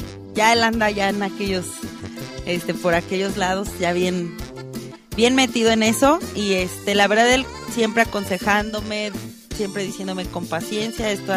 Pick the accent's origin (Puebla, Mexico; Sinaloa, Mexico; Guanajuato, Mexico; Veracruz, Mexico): Guanajuato, Mexico; Irapuato; born there; yo soy nacida aquí en la ciudad de Irapuato, Guanajuato. Ajá. Nací un 13 de abril